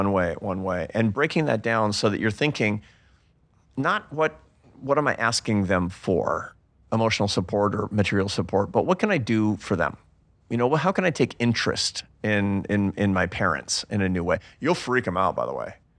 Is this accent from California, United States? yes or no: no; Seattle, Washington, United States; I'm from Seattle. We don't do that.